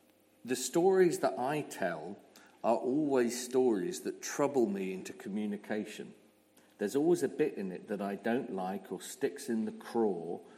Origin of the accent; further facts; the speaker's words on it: Torquay, South West England, United Kingdom; I grew up by the sea. I was thinking about this morning. I grew up in Torquay, in Devon.